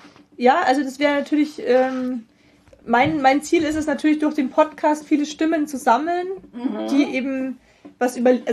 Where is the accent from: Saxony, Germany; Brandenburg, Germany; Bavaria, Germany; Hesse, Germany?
Bavaria, Germany; Rosenheim; ich bin gebürtig aus Rosenheim und fahre jetzt eben seit...